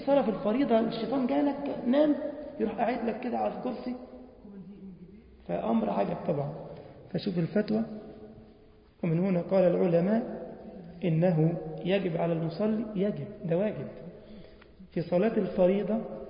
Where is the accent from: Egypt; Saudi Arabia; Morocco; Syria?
Egypt; انما بص عندنا في مصر يعني ينظر